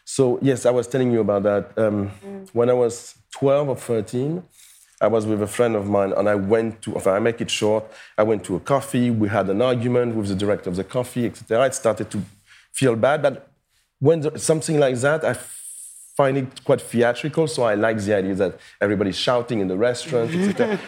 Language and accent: English; Paris, Île-de-France, France; I was born and raised in Paris.